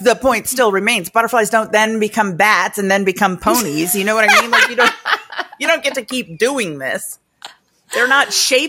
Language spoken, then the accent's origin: English; Florida, United States; I was raised myself in Florida.